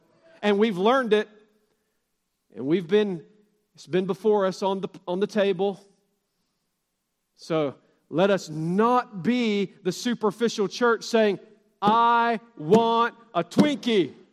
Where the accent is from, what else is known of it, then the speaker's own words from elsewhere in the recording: Atlanta, Georgia, United States; born there; I was born in Atlanta, Georgia, with so much access to gospel light and truth